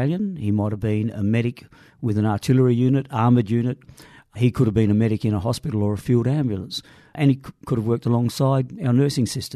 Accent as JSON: {"language": "English", "town": "Broken Hill", "region": "New South Wales", "country": "Australia", "tie": "born or raised there", "said": "Yes, I consider myself a baby boomer, and I was born in Broken Hill in 1951, probably at the height of Broken Hill's fame and glory. And my family, of course, were involved in the mining industry."}